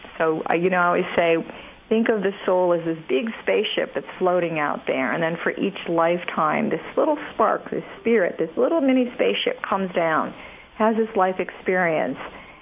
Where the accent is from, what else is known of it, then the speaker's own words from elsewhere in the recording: East Coast, United States; I am a transplant from the East Coast after having a major epiphany moment on the West Coast.